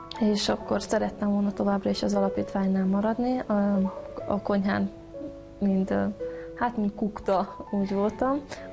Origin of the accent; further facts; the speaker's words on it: Harghita, Romania; now in Deva, Romania; Én Csíkcsazószegről kerültem ide az alapítványhoz 2002-ben.